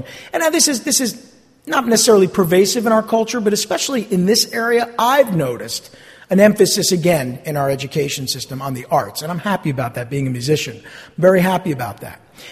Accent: New Jersey, United States; Not that I was alive in the Civil War, but I'm born and raised in New Jersey.

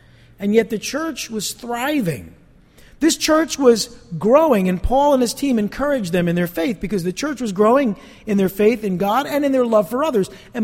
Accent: East Rutherford, New Jersey, United States; also born or lived in Passaic; But being from, I'm born in Passaic, being from the area, grew up in East Rutherford, I'm not intimidated by that, obviously.

